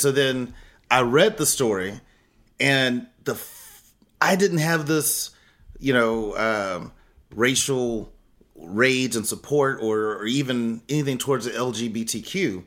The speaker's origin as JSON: {"language": "English", "town": "San Antonio", "region": "Texas", "country": "United States", "tie": "born or raised there", "said": "You know, I grew up in San Antonio, and I think I was in second or third grade when it snowed 13 inches in San Antonio."}